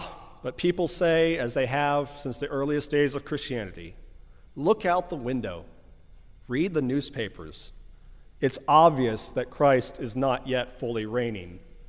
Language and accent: English; Ohio, United States; But growing up in Northeast Ohio, the picture that jumps out to me is that of a tornado.